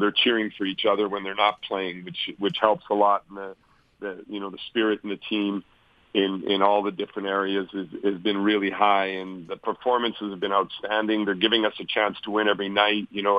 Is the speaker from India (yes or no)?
no; Winnipeg, Manitoba, Canada; Yeah, I mean … also from Winnipeg, my hometown.